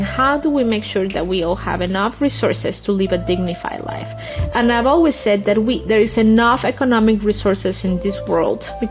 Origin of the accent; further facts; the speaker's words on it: Guatemala City, Guatemala Department, Guatemala; Or even though I grew up in Guatemala City, I was deeply connected to El Campo de Guatemala.